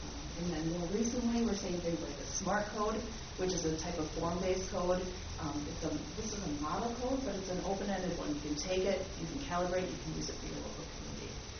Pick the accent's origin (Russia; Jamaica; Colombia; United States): United States; Green Bay, Wisconsin; I grew up in Green Bay, spent a lot of time playing in your soccer fields